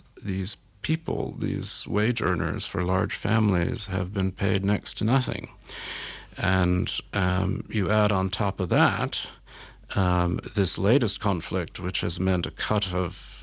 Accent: United States; I'm an American journalist, and Israel's ties to America are very strong.

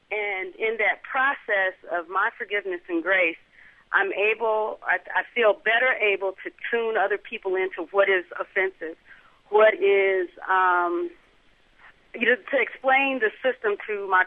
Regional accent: United States; I am African American, and so living in a system where I am often target or victim

